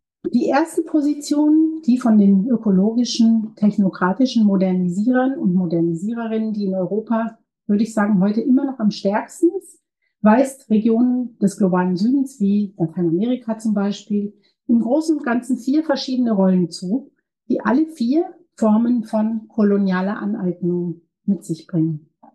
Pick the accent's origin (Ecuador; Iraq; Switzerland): Ecuador; in Argentinien, in dem Land, wo ich herkomme, Ecuador